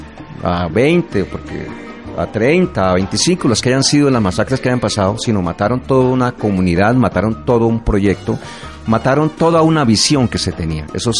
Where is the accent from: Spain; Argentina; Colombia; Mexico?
Colombia; somos gentes que no somos de ahí, llegamos de otra parte. Somos boyacenses, somos cundinamarqueses.